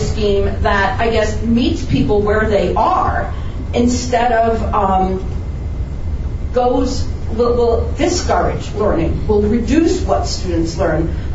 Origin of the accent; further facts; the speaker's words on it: Highland Park, New Jersey, United States; from Highland Park, New Jersey